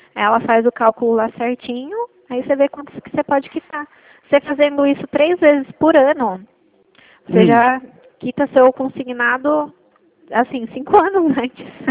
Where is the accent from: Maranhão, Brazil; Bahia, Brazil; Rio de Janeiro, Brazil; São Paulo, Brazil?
São Paulo, Brazil; Itu; eu sou daqui de Itu.